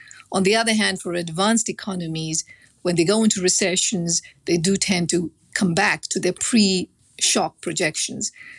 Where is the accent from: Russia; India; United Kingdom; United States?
India; the fact that I grew up in India certainly gave me a much closer